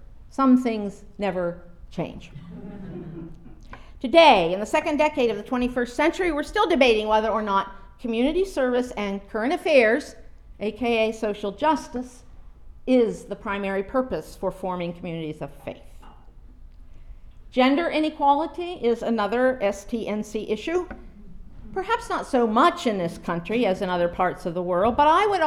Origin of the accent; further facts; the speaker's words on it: Pennsylvania, United States; Meadville is dear to my heart because it is only about 18 miles from where I grew up in Northwest Pennsylvania.